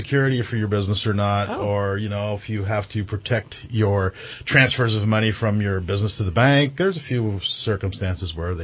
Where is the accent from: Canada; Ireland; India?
Ireland; I mean, you know, I'm an Irishman